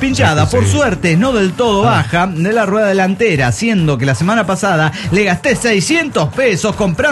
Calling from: Junín, Buenos Aires Province, Argentina; de Junín, Argentina.

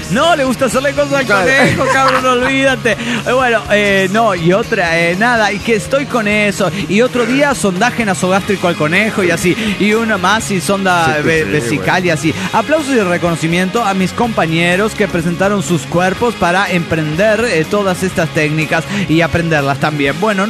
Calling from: Santander, Cantabria, Spain; que soy de Santander, que soy de España.

